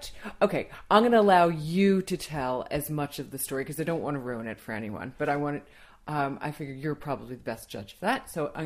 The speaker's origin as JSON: {"language": "English", "region": "New York", "country": "United States", "lives_now": "Reading, United Kingdom", "said": "you're from Maine, I'm from New York, washed up on these shores into fairyland, Of Reading."}